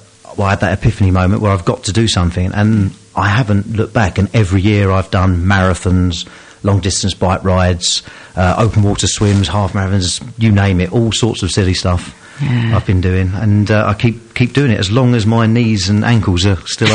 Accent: Ongar, East of England, United Kingdom; I grew up in Ongar. And then when I moved to Brentwoods

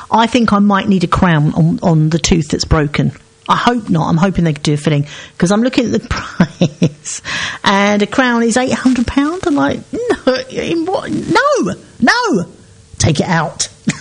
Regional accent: Seven Kings, London, United Kingdom; I'm originally from Seven Kings

